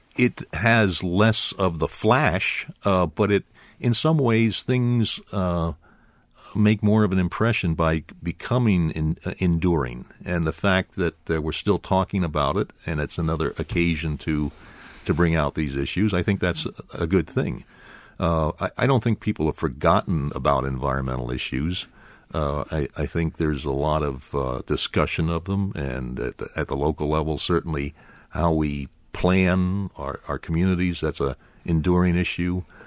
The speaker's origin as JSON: {"language": "English", "region": "Pennsylvania", "country": "United States", "moved": "as an adult", "lives_now": "Wisconsin, United States", "said": "I'm not a Wisconsin native. I came here from Pennsylvania about 30 years ago."}